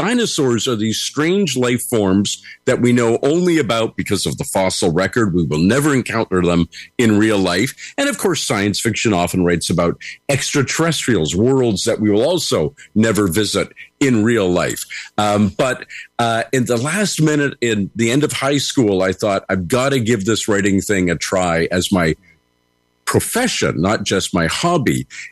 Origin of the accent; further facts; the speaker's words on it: Canada; Well, I'm a Canadian and Brendan is a Canadian